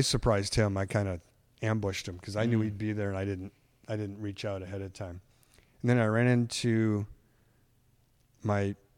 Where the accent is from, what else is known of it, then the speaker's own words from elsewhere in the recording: Muskegon, Michigan, United States; now in California, United States; We grew up in Muskegon together. We graduated. We went to rival high schools, graduated same year.